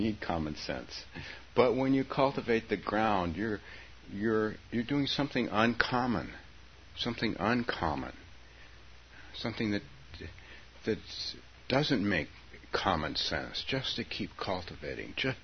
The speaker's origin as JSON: {"language": "English", "region": "California", "country": "United States", "said": "We're from California."}